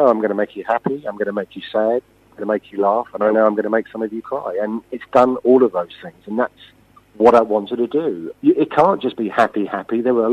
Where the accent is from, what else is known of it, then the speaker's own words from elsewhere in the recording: York, Yorkshire and the Humber, United Kingdom; born there; I was born in York.